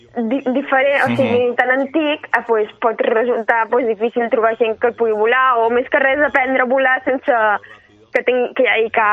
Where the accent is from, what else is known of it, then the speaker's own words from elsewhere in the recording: Balearic Islands, Spain; jo sóc una atleta de Menorca, de Damó